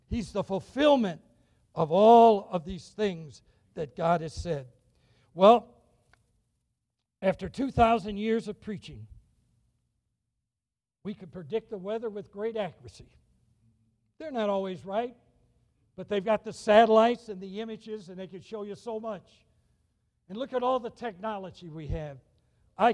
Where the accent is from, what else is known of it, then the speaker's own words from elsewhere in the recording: Chicago, Illinois, United States; I came from the Chicago area.